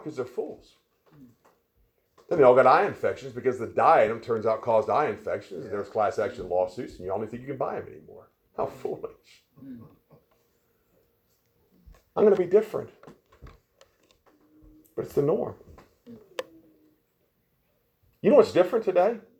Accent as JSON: {"language": "English", "region": "Maryland", "country": "United States", "tie": "born or raised there", "said": "I grew up on the West Virginia-Maryland line, and we were the Marylanders."}